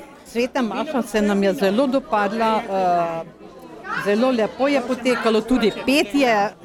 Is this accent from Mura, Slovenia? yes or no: yes; Murska Sobota, Mura, Slovenia; Ja, jaz sem iz Murske Sobote, v bistvu iz župnije Bakovce.